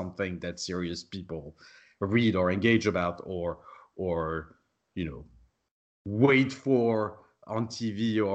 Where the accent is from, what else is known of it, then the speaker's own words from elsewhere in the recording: France; so I grew up in France.